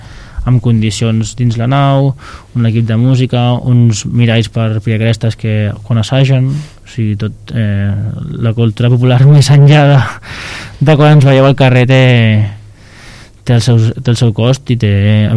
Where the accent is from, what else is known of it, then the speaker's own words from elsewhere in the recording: El Prat de Llobregat, Catalonia, Spain; Al final és estar orgullós de, ostres, soc del Prat i el Prat té aquesta festa major.